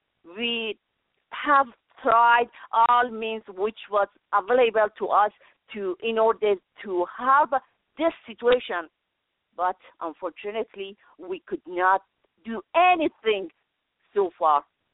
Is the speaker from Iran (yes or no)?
yes; Iran; English is a second language; now in United States; This is my home. I belong to this country because I didn't have home in Iran. I wasn't safe in Iran.